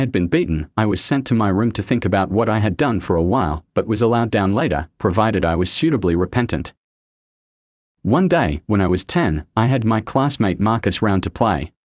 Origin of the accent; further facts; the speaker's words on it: South Africa; When I was growing up in South Africa during the 1960s, the cane was in widespread use for corporal punishment.